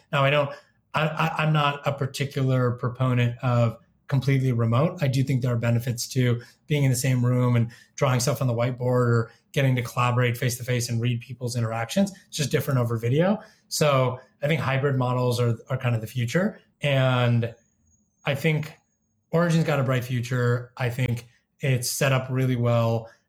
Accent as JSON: {"language": "English", "region": "California", "country": "United States", "tie": "born or raised there", "lives_now": "Chicago, United States", "said": "I didn't grow up in LA. I grew up in the Bay. But obviously like being in Chicago, it's very different."}